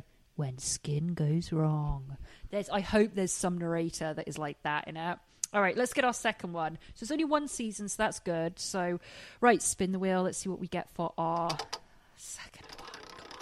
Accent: England, United Kingdom; now in Los Angeles, United States; because I'm English and I live in LA.

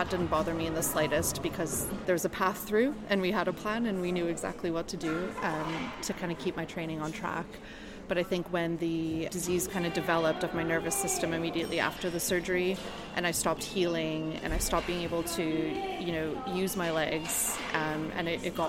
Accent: Canada; In my home country of Canada.

